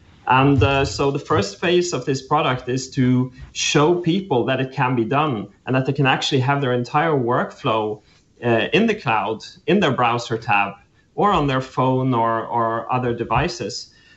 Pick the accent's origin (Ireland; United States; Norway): Norway; he should perhaps give his take afterwards. I'm in from Norway.